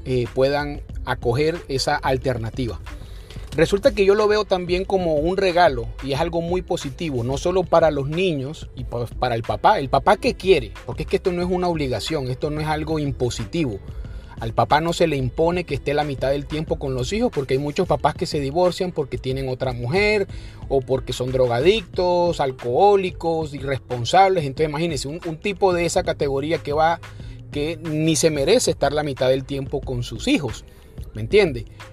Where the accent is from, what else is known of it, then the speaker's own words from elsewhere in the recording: Colombia; moved away; al yo vivir en este país, siendo de origen colombiano, me di cuenta de que había muchas cosas que yo podía hacer mejor con mis hijos